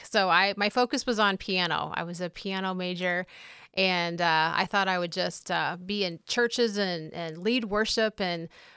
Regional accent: Bethalto, Illinois, United States; I was born and raised in Bethalto. And so I went to school there, graduated from CM, and then went off to SIU Edwardsville.

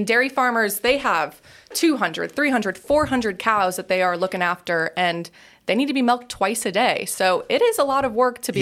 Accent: Edwardsville, Illinois, United States; now in Belleville, United States; So I grew up in Edwardsville, Illinois, and I currently live in Belleville, Illinois.

